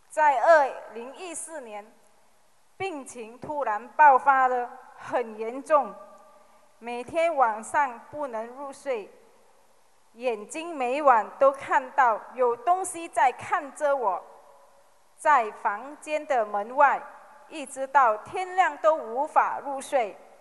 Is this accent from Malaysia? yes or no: yes; Malaysia; 我是来自马来西亚的